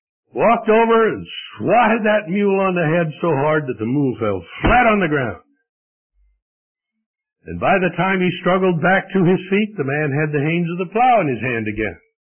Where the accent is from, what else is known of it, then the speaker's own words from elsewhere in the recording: Missouri, United States; I grew up in Missouri. Missouri used to be known for its mules.